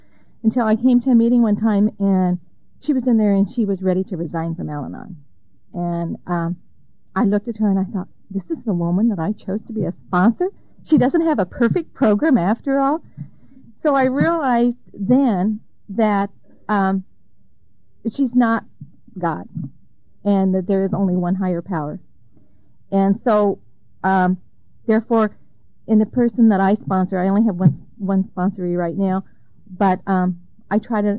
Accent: Mason City, Iowa, United States; from Mason City.

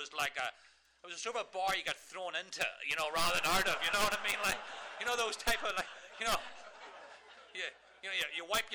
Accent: Northern Ireland, United Kingdom; I was a working class Catholic from the wrong side of the tracks, growing up in Northern Ireland.

